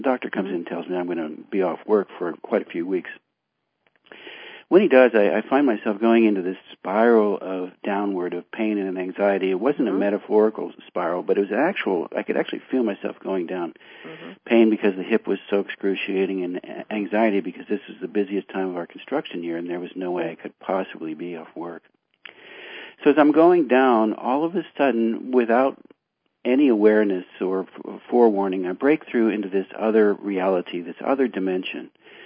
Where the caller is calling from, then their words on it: Virginia, United States; I am calling from Virginia.